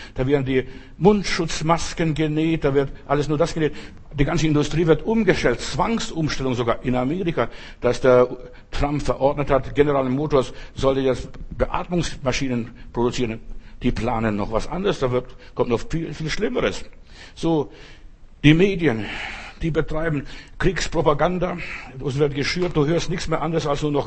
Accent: Southern Germany, Germany; Bei uns, also wo ich aufgewachsen bin, also in Süddeutschland war es meistens so

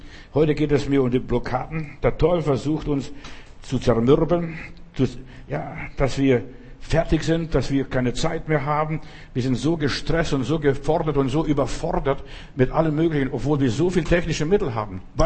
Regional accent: Berlin, Germany; Wir wissen ja als Berliner sehr gut, was mal hier 1948 bis 1949 war

